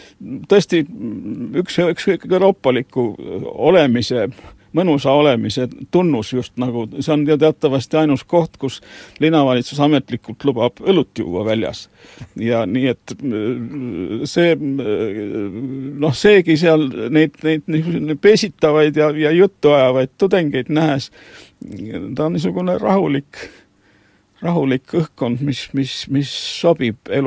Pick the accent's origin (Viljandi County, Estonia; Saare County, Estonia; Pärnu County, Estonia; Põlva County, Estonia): Pärnu County, Estonia; Pärnu; moved away as an adult; now in Tartu, Estonia; Ja Pärnu, kust ma pärit olen, 21. aastat ma olin Pärnus. Pärnu on nagu natuke liiga väike ja vaikne.